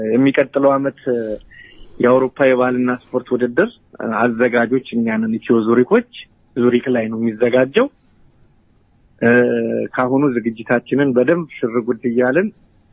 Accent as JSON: {"language": "Amharic", "region": "Addis Ababa", "country": "Ethiopia", "tie": "born or raised there", "moved": "yes", "said": "እኔ ለምሳሌ አሁን ቂርቆስ አካባቢ ነው ተወልጄ የሚያደኩት የቂርቆስ ሰፈር ልጅ ነኝ እና በአካባቢ ብዙ አይነት ችግሮችን አይቼ ነው ያደኩት"}